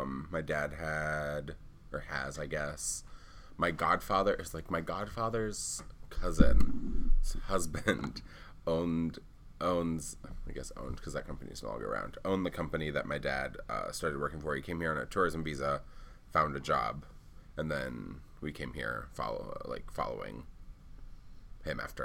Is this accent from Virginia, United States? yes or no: yes; Harrisonburg, Virginia, United States; also born or lived in Bucaramanga, Colombia; I'm 22. I grew up in Harrisonburg, but I'm from Colombia.